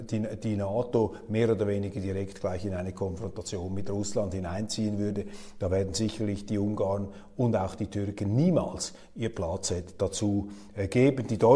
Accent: Switzerland; Für mich jetzt völlig fremd als Schweizer

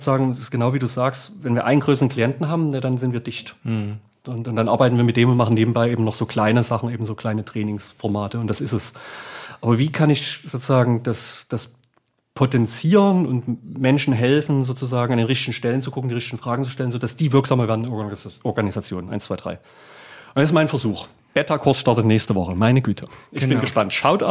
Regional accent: Dresden, Saxony, Germany; ich habe ja immer noch die Verbindung zu Dresden und zu Sachsen, logischerweise, und auch zur TU. Ich bin in der TU quasi aufgewachsen, weil das mein Spielplatz war.

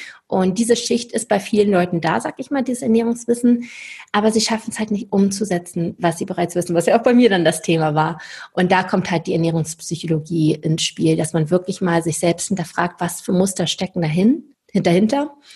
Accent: Lübeck, Schleswig-Holstein, Germany; moved away as an adult; now in Stuttgart, Germany; bin dann von Lübeck, wo ich herkomme, aus dem hohen Norden, bis in den Süden nach Stuttgart gezogen

